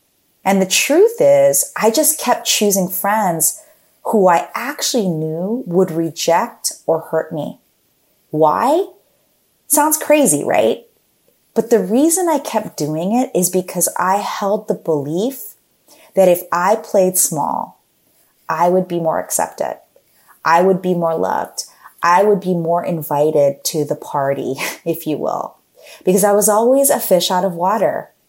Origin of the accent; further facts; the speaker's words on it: Philippines; I also grew up in a very Asian household. I'm Filipino